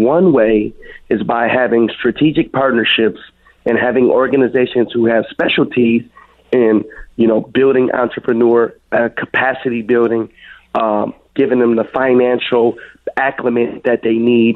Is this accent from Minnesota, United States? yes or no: yes; Minneapolis, Minnesota, United States; Like, I grew up on 26 and Cedar. So I spent a lot of my time growing up in Little Earth.